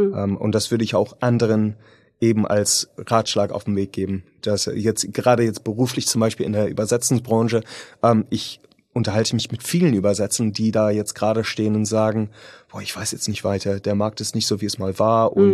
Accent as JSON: {"language": "German", "country": "United Kingdom", "second_language": "German", "said": "Also ja, ich bin Brite, ja."}